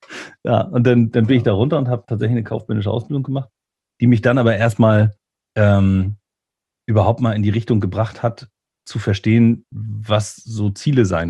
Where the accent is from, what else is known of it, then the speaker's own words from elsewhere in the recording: Lübeck, Schleswig-Holstein, Germany; born there; ursprünglich bin ich ja an der Trave auch geboren, hier in Lübeck. Oh. Da war ich zwischendurch mal weg und bin dann wieder zurückgekommen.